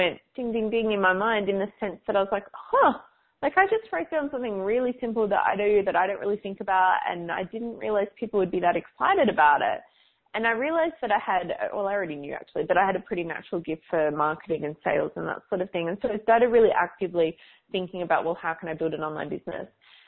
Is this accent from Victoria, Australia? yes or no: yes; Melbourne, Victoria, Australia; Melbourne, my hometown in Australia